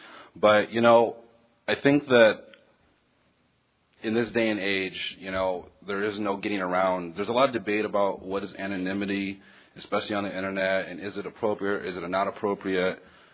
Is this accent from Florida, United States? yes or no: yes; Orlando, Florida, United States; I'm an alcoholic. I'm from Orlando, Florida.